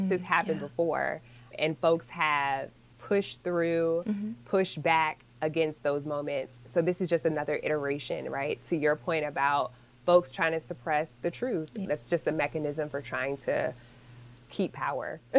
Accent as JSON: {"language": "English", "town": "Richmond", "region": "Virginia", "country": "United States", "said": "I'm from Virginia, Richmond specifically"}